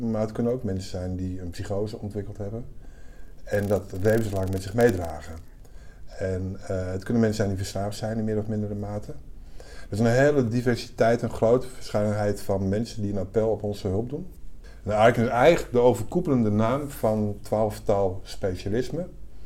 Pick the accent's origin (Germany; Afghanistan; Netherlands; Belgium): Netherlands; Overijssel; now in Utrecht, Netherlands; Ik ben 58. Ik ben van oorsprong kom ik uit Twente, maar ik woon al heel lang in Utrecht. Ik heb daar ook mijn studie gedaan.